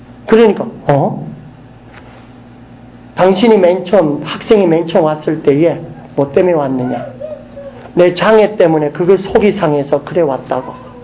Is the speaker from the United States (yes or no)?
yes; United States; 저도 미국 사람이니까